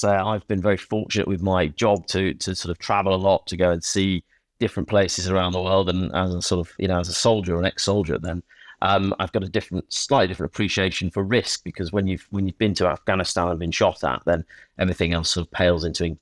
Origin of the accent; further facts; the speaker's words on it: England, United Kingdom; I thought, right, okay, well, I can't lie here. I'm going to say I'm from England.